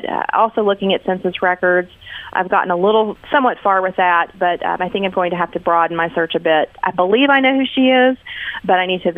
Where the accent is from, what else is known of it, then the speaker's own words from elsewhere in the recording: the South, United States; I knew that I obviously was born and raised in the South, and that at least a few generations previous to me would be Southern.